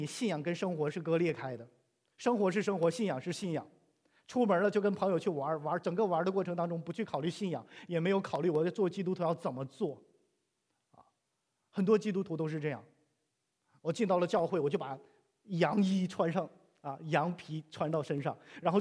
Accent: Heilongjiang, China; 我就跟他说我是黑龙江的

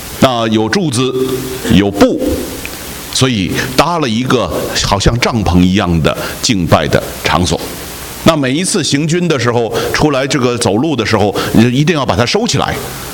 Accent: China; now in United States; 所以我们中国人最麻烦的就是这事。所以有的时候呢，现在我们在美国好一点哈

